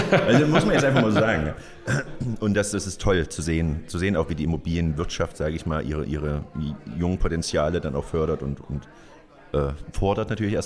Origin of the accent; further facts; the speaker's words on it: Erfurt, Thuringia, Germany; Man hat bloß halt einfach keinen Bock. Ja? als Erfurter jetzt.